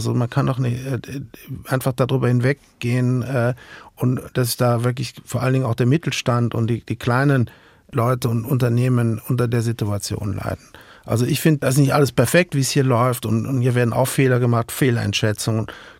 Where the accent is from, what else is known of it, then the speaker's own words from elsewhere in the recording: Rhineland, Germany; accent: Rhenish; now in Zurich, Switzerland; Also ich bin natürlich, wie man wahrscheinlich auch noch ein wenig an meinem Akzent hört, natürlich immer noch Rheinländer und habe natürlich auch dieses rheinische Gemüt nie ablegen können.